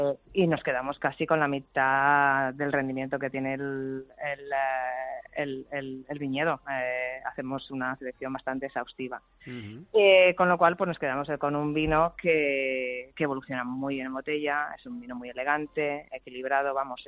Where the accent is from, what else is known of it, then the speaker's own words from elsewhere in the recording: La Seca, Castile and León, Spain; mi abuelo era el farmacéutico de mi pueblo, sí. La Seca, en la provincia de Valladolid.